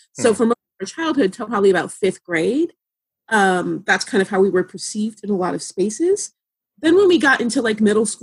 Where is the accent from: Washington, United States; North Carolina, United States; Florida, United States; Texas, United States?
Washington, United States; Seattle; In Seattle. I grew up in Seattle. Seattle, I believe, for most of my life has been the fifth whitest major city in the country.